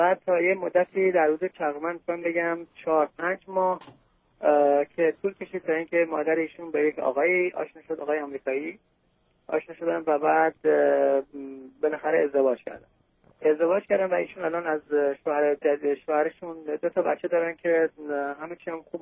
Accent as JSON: {"language": "Persian", "country": "Iran", "moved": "yes", "lives_now": "San Diego, United States", "said": "تقریبا بعد از قبل از انقلاب من از ایران اومدم بیرون، ولی خب در حدود 20 چند سال هست که آمریکا"}